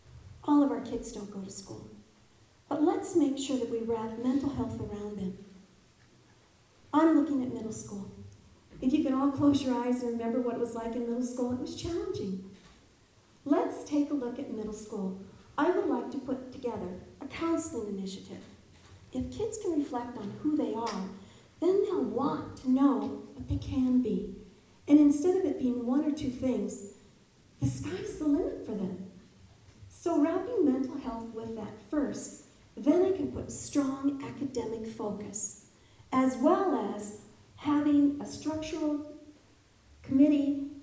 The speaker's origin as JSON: {"language": "English", "town": "Billings", "region": "Montana", "country": "United States", "tie": "born or raised there", "said": "I'm out of Billings, born and raised in Yellowstone County. My parents, my father's from Richland County, very small town. My mother grew up on the Crow Reservation. And I'm a fourth generation Montanan."}